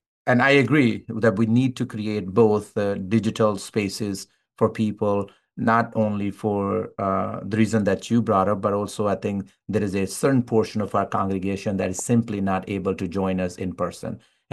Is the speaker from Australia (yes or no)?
no; Pakistan; It was the same thing when I was born and raised in Pakistan.